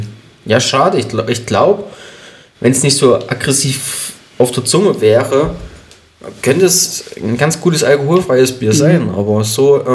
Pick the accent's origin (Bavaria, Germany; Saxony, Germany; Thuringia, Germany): Saxony, Germany; Marienberg; Ich war quasi in der Heimat, im Erzgebirge, in meiner Heimatstadt Marienberg